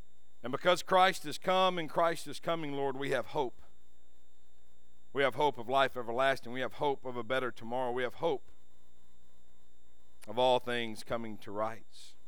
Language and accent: English; Van Vleck, Texas, United States; I grew up in Van Vleck, right over, that's the big town right next to the little town, Bay City, over in Matagorda County.